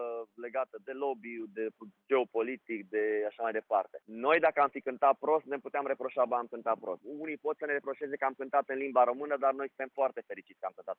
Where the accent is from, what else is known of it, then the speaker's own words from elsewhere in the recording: Romania; Noi, ca țară, vom deveni mai uniți între noi și mai mândri de faptul că suntem români.